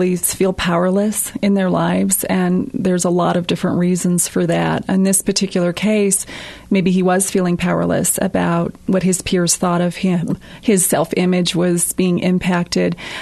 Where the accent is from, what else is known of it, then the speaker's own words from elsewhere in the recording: Santa Fe, New Mexico, United States; I had a personal experience growing up in Santa Fe